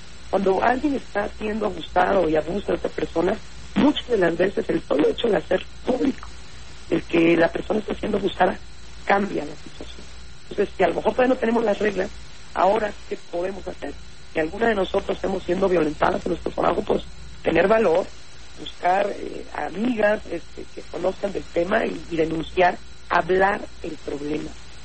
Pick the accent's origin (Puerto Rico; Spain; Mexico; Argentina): Mexico; Chiapas; yo soy del estado de Chiapas.